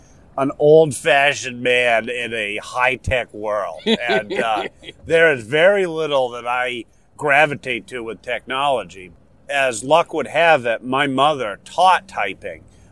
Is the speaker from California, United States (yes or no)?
no; Warner, New Hampshire, United States; I'm from Warner. Warner is south-central part of the state, just a little bit northwest of Concord. Even though I've lived elsewhere for a long time, Warner will always be home and where I'm from.